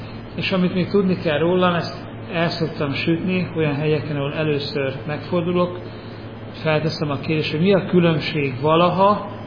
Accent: Szabolcs-Szatmár-Bereg, Hungary; now in Budapest, Hungary; Református lelkész vagyok, én az ország keleti végében nőttem fel, Szabolcs-Szatmár-Bereg megyében, és én ott is szolgáltam, miután a teológiát elvégeztem Debrecenben, 18 évig egy kisvárosban, és másfél éve költöztünk fel Budapestre. Jelenleg Budapesten élünk.

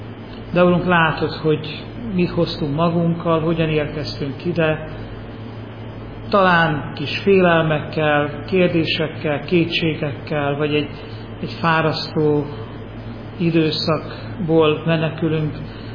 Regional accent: Szabolcs-Szatmár-Bereg, Hungary; now in Budapest, Hungary; Református lelkész vagyok, én az ország keleti végében nőttem fel, Szabolcs-Szatmár-Bereg megyében, és én ott is szolgáltam, miután a teológiát elvégeztem Debrecenben, 18 évig egy kisvárosban, és másfél éve költöztünk fel Budapestre. Jelenleg Budapesten élünk.

